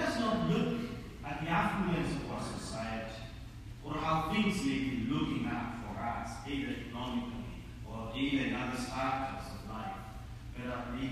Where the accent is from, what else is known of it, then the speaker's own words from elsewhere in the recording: Kenya; When I was, I came from Kenya. I was born and raised.